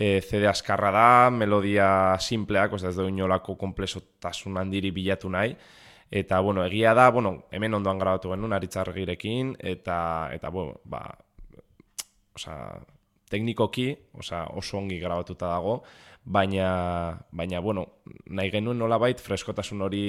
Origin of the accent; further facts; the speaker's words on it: Vitoria-Gasteiz, Basque Country, Spain; ni Gasteiztarra naiz